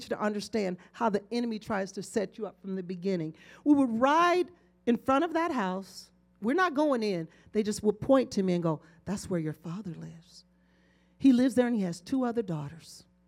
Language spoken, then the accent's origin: English; Bruton, Alabama, United States; born there; My mother, I was born in Alabama in a country town that I will not even pronounce. Well, you haven't heard it, but I'll say it. It's called Bruton.